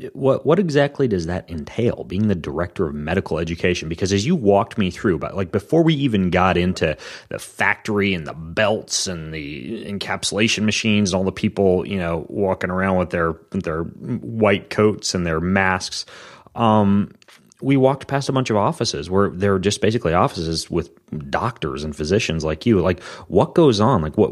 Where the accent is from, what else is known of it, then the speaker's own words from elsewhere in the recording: Spokane, Washington, United States; Where'd you practice, Alan? Weren't you right around here in my hometown?